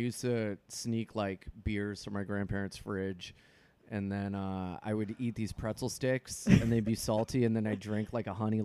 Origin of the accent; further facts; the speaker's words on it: Delaware, United States; Delaware. I don't know if you could tell or not by me trying to fight my stepdad when I was 12.